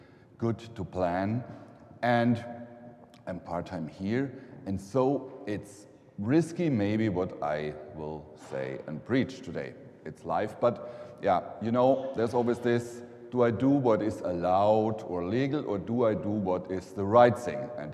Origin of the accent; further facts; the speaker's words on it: Germany; English is a second language; now in United States; I'm not a resident, I'm born and raised in Germany, and even I'm white, male, the old, I don't have a full green card